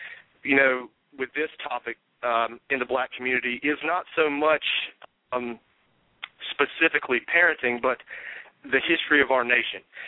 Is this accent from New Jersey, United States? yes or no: no; Boone, North Carolina, United States; I'm from Boone.